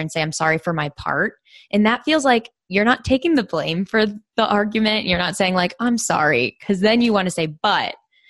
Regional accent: Pittsburgh, Pennsylvania, United States; now in Los Angeles, United States; I'm from Pittsburgh.

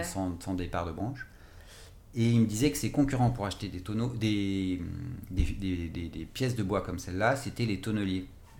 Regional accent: Paris, Île-de-France, France; moi, mon nom est alsacien, j'ai grandi à Paris, mais voilà, du côté de ma mère, on vient de Brest. Même après Brest, il y a un truc. On vient de la Pointe-Saint-Mathieu. voilà, et du côté de mon père, en fait, mes grands-parents étaient dans le Berry.

